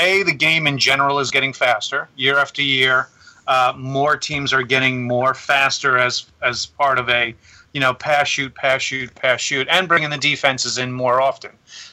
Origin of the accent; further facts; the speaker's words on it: New York City, New York, United States; Okay, so I was born in Manhattan, New York. My family lived in New York City since 1965 to 1979.